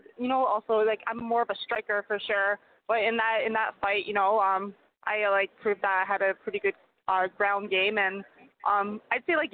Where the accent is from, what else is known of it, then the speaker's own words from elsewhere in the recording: Canada; being a Canadian in general, not even, like, a female and in the atomweight division, like, it's been very hard.